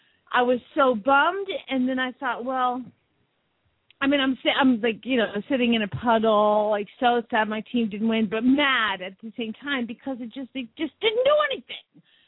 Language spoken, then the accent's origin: English; Phoenix, Arizona, United States; from Phoenix, Arizona, where the sun hasn't come up yet.